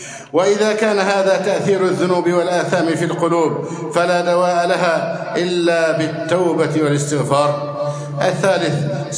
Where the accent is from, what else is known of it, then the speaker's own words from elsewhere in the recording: Egypt; اللهم احفظ بلدنا مصر أمناً أماناً، سخاءً رخاءً